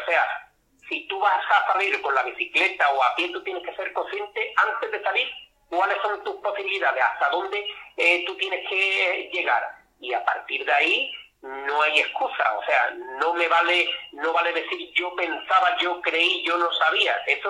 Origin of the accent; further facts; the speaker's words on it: Istán, Andalusia, Spain; yo hablo de mi pueblo, la gente de Istán son buena gente, como decimos los andaluces, somos buena gente.